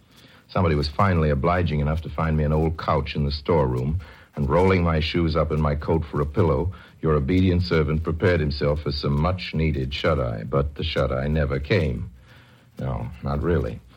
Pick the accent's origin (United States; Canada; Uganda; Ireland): United States; Chicago, Illinois; Actually, I'm very glad to be in Chicago. That's by way of being my hometown, you know.